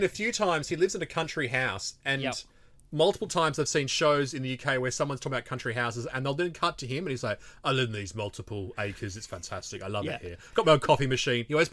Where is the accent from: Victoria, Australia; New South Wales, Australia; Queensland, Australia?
Victoria, Australia; Melbourne; Like, I'm from Melbourne.